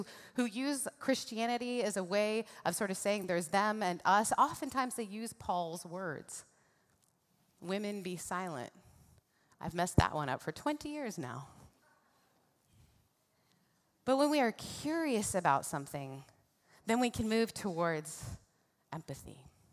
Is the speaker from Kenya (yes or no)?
no; Canada; I grew up in Canada, should have said that first.